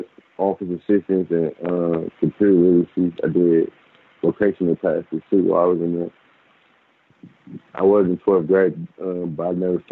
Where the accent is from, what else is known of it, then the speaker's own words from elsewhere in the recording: Milwaukee, Wisconsin, United States; my high school years, I grew up in Milwaukee Southside.